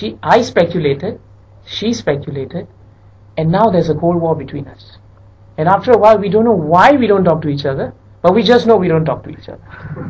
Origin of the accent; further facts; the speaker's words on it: Singapore; And, you know, I'm a Singaporean, never felt an earth tremble, you know.